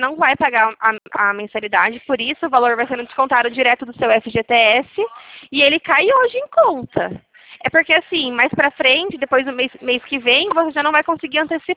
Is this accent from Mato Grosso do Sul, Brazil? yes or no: no; Araras, São Paulo, Brazil; Eu também sou de Araras.